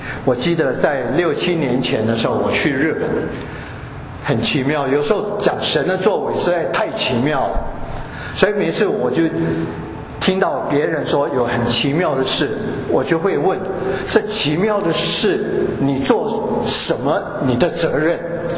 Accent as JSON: {"language": "Chinese", "town": "Yangon", "region": "Yangon Region", "country": "Myanmar", "moved": "yes", "said": "在五零年末的时候，我是从缅甸仰光出来的，所以在缅甸仰光呢，除了我们的学校是没有宗教背景之外"}